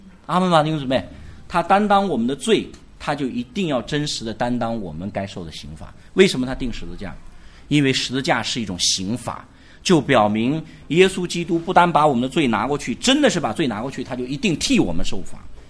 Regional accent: China; 我们中国人在这点上很可怜，因为我们中国人经历太多表面公义的

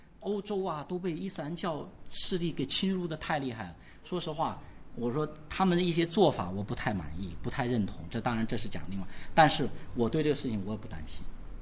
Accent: China; 其实我们中国人那个讲母亲节，我们是从孟子讲的

